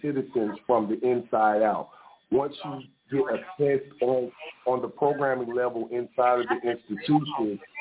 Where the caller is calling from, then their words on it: Georgia, United States; How you doing? … I'm calling from Georgia.